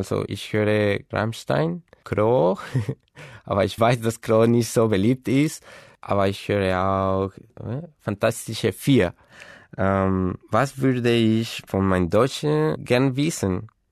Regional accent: Bogotá, Colombia; German is a second language; Ich komme aus Bogota in Kolumbien. Ich bin 1985 geboren.

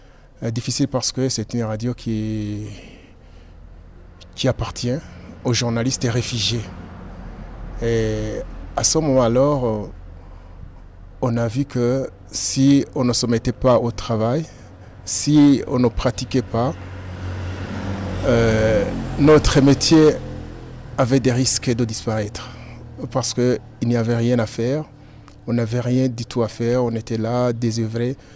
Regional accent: Burundi; moved away; On est ici comme réfugiés, on a quitté le Burundi parce qu'il y a une crise qui touchait notre métier. On a fui, on s'est installé ici, on travaille.

